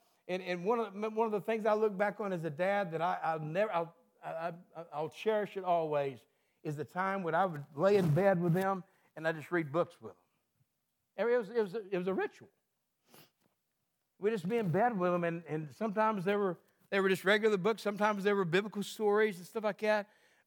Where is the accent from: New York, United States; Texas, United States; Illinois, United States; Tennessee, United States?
Texas, United States; I grew up in Texas.